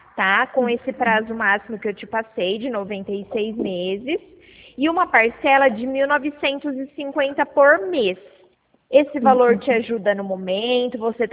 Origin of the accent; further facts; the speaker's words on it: Jaú, São Paulo, Brazil; Não, não, eu sou daqui de Jaú.